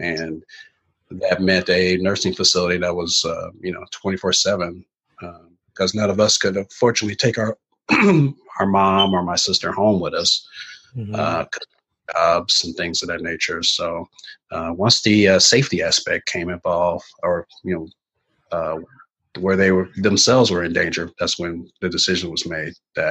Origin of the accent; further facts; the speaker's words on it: Indianapolis, Indiana, United States; Yes, I'm from Indianapolis, Indiana.